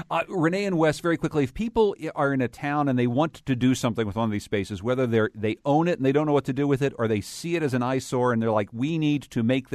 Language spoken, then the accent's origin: English; Winsted, Connecticut, United States; you're hoping to get this launched in my hometown of Winsted, what do they do?